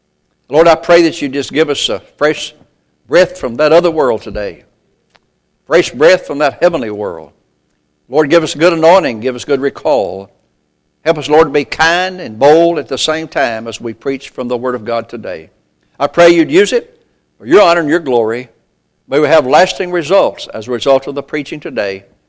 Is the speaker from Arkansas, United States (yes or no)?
yes; Arkansas, United States; I'm from Arkansas and I say thee, amen.